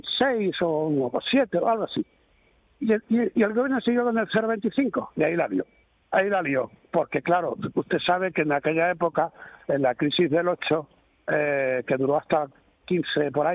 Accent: Extremadura, Spain; en Extremadura, en la zona que yo soy de La Vera

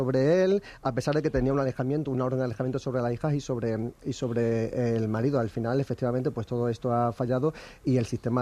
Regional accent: Extremadura, Spain; somos los extremeños los que asumimos la deuda

